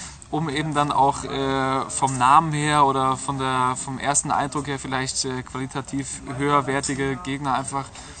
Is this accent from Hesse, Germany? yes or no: yes; Hesse, Germany; aber Darmstadt ist einem immer Begriff, ich komme ja aus der Gegend